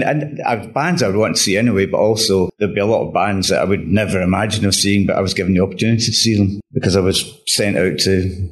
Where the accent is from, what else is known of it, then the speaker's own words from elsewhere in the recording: Glasgow, Scotland, United Kingdom; now in London, United Kingdom; The one thing for me when I came to London from Glasgow was that, you know, I was really very much a sort of music fan